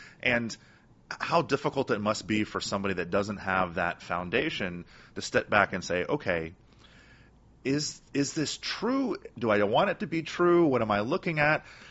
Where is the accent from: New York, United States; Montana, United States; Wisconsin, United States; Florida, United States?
Florida, United States; Miami; And I grew up in Miami. A lot of listeners know that.